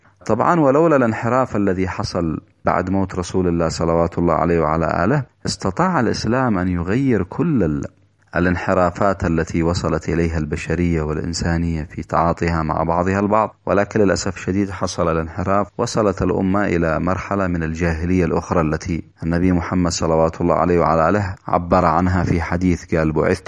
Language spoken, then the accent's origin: Arabic; Yemen; نحن كشعب يمني مستضعف مظلوم تحرك بثقافة القرآن